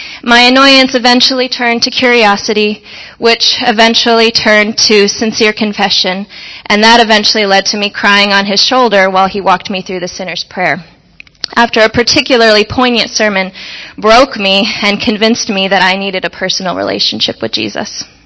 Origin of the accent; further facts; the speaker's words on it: Midwest, United States; my life growing up in the Midwest did not involve any dreams of grandeur.